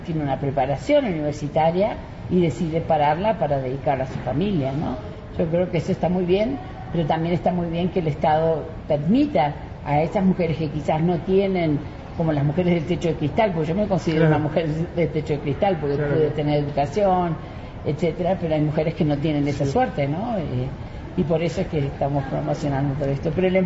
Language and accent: Spanish; Uruguay; En mi país eso pasó, generó muchísimos empleos, y bueno, y Uruguay hoy en día cuenta con un sistema nacional de cuidado